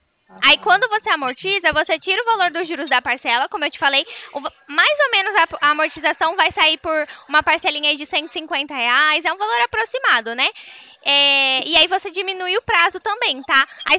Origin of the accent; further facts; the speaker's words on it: Araras, São Paulo, Brazil; Eu sou de Araras, da Poupa Cred de Araras.